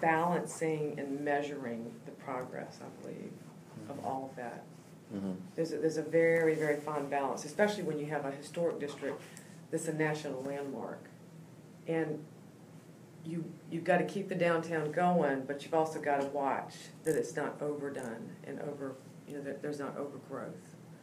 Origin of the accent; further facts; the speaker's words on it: Beaufort, South Carolina, United States; Well, I'm a Beaufortonian. I was born and raised in Beaufort.